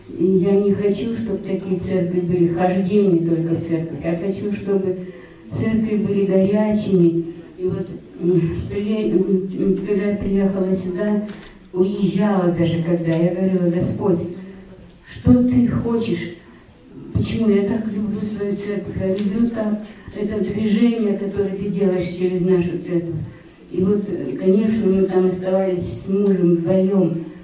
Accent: Vancouver, British Columbia, Canada; Я также из Ванкувера

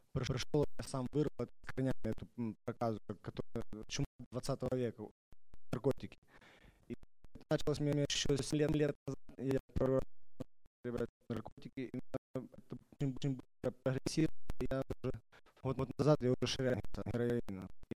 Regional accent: Everett, Washington, United States; я из Эверета.

